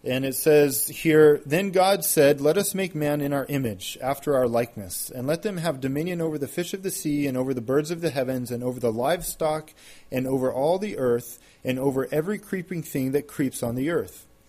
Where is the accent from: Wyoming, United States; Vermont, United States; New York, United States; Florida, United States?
Vermont, United States; originally I'm from Vermont.